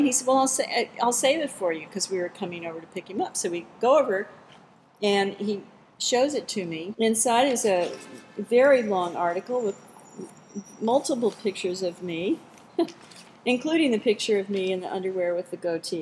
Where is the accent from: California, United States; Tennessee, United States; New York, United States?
Tennessee, United States; Jack Daniels is part of my life, I think, back in the day, growing up in East Tennessee.